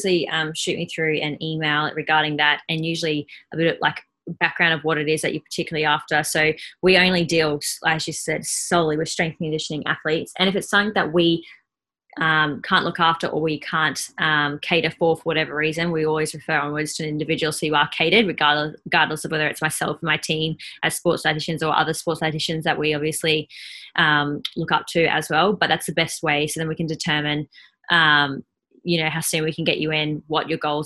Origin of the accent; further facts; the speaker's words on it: Australia; Now dietitian spelled with a T, not a C. We're Australian, not American.